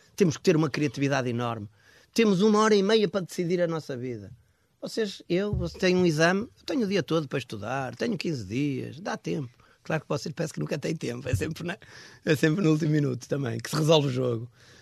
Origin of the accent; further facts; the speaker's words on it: Braga, Portugal; É natural porque eu cresci em Braga. Eu sou um homem, sou um bracarense, com sinais de um bracarense.